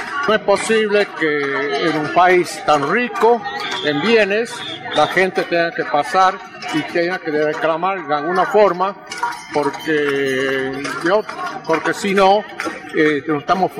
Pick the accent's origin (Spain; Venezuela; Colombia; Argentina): Argentina; Porque soy argentino, un argentino que trabaja y que paga impuestos